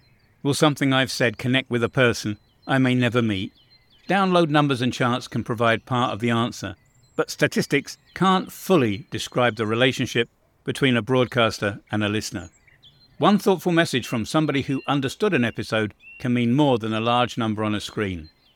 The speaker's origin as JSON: {"language": "English", "country": "United Kingdom", "lives_now": "Bosnia and Herzegovina", "said": "I'm British, but I have lived in Bosnia for a long time."}